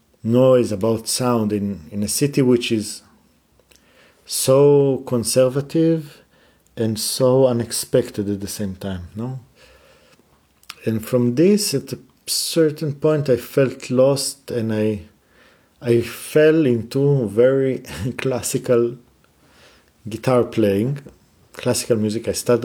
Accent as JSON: {"language": "English", "town": "Jerusalem", "region": "Jerusalem District", "country": "Israel", "tie": "born or raised there", "said": "And then from this, I'm born and raised in Jerusalem, and I went into jazz"}